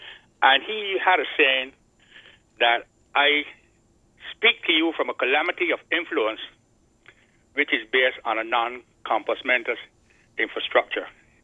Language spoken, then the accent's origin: English; Saint Philip, Barbados; Let me say from the outside that I'm originally from St. Philip.